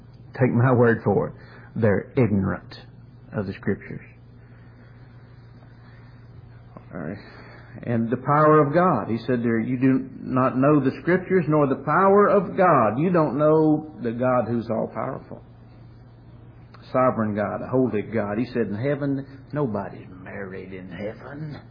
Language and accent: English; Kentucky, United States; I didn't. I say law. I'm from Kentucky, sorry.